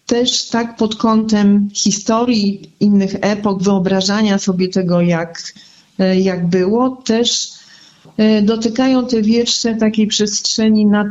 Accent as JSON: {"language": "Polish", "town": "Augustów", "region": "Podlaskie Voivodeship", "country": "Poland", "said": "jestem z Augustowa"}